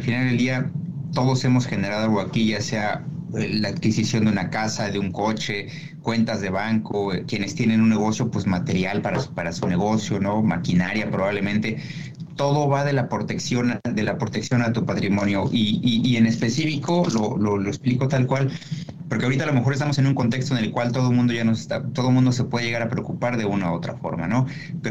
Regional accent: Mexico; now in United States; quienes nacimos y crecimos en México entendemos el poder notarial

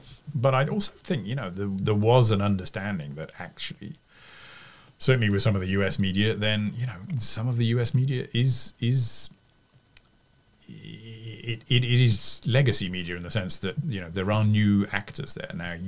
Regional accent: United Kingdom; But being a British person, of course, I like a good curry.

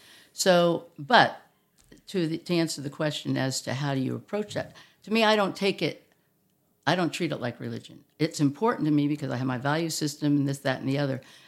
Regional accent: Virginia, United States; I grew up in Northern Virginia, mostly. I was an Army brat, so I moved around a lot and saw a lot of different places, a lot of different people.

